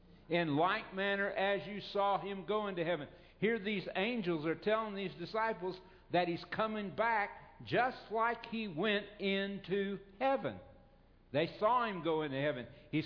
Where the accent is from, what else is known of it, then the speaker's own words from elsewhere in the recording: Oklahoma, United States; As I told you, I grew up in Oklahoma.